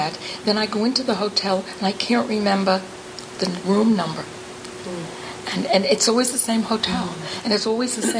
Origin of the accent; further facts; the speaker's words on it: New York City, New York, United States; born there; Yeah, I was born in New York City.